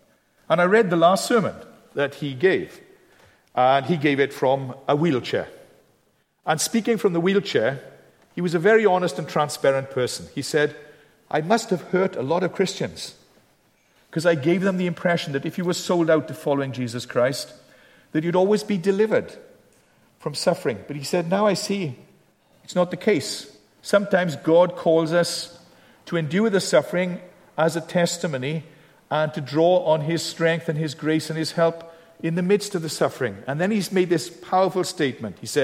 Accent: Wales, United Kingdom; I'm not given to much emotion, even though I'm a Welsh person.

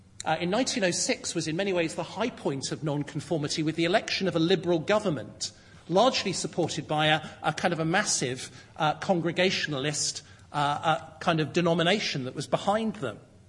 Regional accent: Birmingham, West Midlands, United Kingdom; In my hometown, Birmingham

